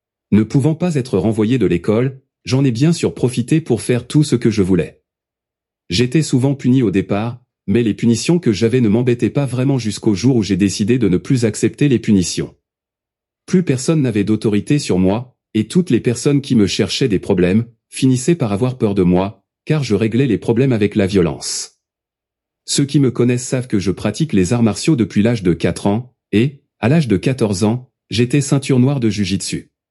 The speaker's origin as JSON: {"language": "French", "town": "Gap", "region": "Provence-Alpes-Côte d'Azur", "country": "France", "tie": "born there", "said": "je suis née à Gap dans les Hautes-Alpes en France. J'ai eu une enfance difficile."}